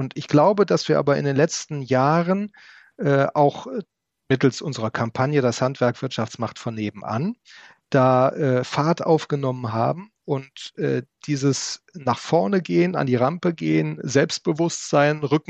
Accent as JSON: {"language": "German", "region": "Rhineland", "country": "Germany", "said": "Als Rheinländer"}